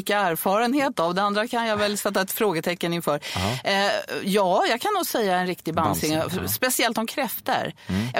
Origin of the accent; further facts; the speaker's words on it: Stockholm, Stockholm County, Sweden; jag är ju sjätte generationen infödda stockholmare.